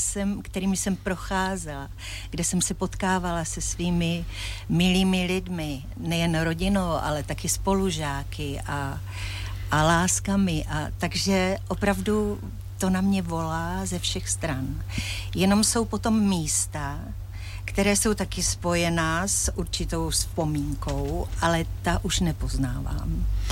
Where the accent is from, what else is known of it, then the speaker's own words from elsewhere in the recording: Olomouc, Olomouc Region, Czechia; also born or lived in Šternberk; narodila jsem se ve Štemberku a od 4 let vlastně jsem žila v Olomouci.